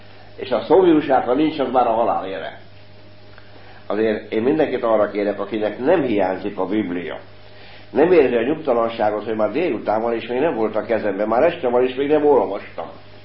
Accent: Álmosd, Hajdú-Bihar, Hungary; born there; Ez nem úgy van, hogy megkereszteltek, konfirmáltam, én kérem, Álmosdon születtem, nagyapám is református volt.

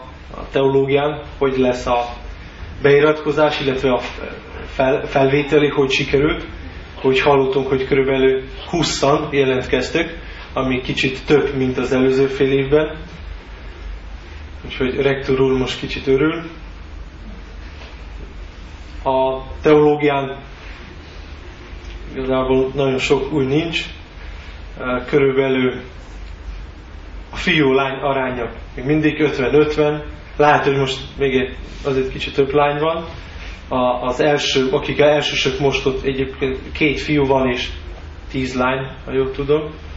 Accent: Slovenia; Szlovéniából jöttem.

